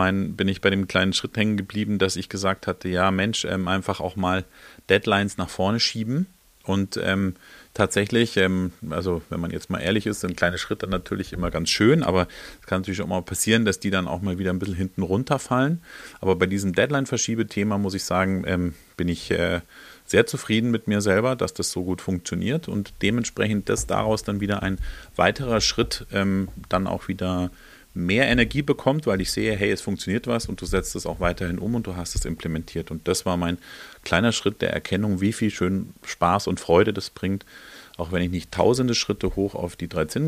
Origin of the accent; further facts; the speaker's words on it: Munich, Bavaria, Germany; ich komme ja aus München